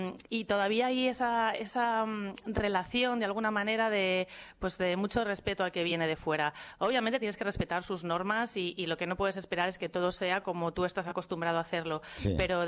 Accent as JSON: {"language": "Spanish", "town": "Madrid", "region": "Community of Madrid", "country": "Spain", "said": "soy del barrio del Retiro."}